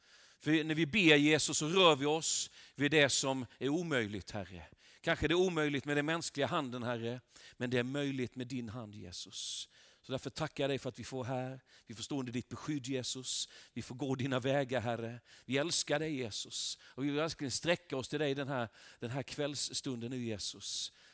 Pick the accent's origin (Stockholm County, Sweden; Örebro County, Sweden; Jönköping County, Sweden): Jönköping County, Sweden; Värnamo; also born or lived in Tranås; now in Marieholm, Sweden; så bor jag nu i Marieholm. Utanför Gnosjö, utanför Hillestorp. Det är min hembygd, Värnamo bygden är min hembygd. Och vi har varit i Tranås i 7 år. Vi är tillbaka till vår hembygd.